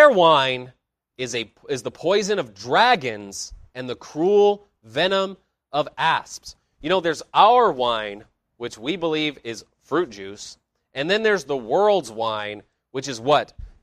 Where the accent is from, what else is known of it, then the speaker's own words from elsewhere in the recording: United States; we grew up in America, and the culture of alcohol and drinking is pretty strong in the United States.